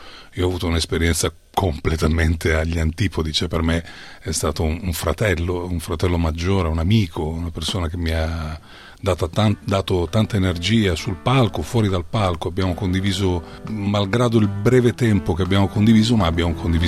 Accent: Catania, Sicily, Italy; accent: Catanese dialect; now in Parma, Italy; 40 anni di vita vissuta fra Parma e Reggio Emilia, ancora oggi in casa comunque io parlo il dialetto catanese con i miei figli, e i miei figli capiscono, parlano anche il dialetto siciliano

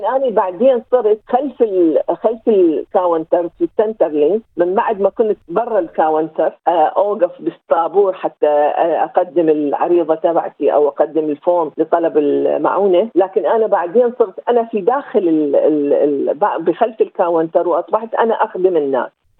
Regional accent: Iraq; moved away as an adult; now in Australia; طلعت من العراق سطر اليدين، كان عندي بس الولد ورحت الزوجي، التقينا وبقينا وصار عندي أولاد اثنين، وقررنا أنه نجي لأستراليا.

